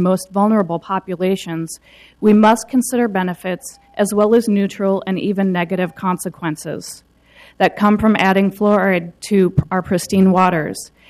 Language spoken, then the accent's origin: English; Minneapolis, Minnesota, United States; born or raised there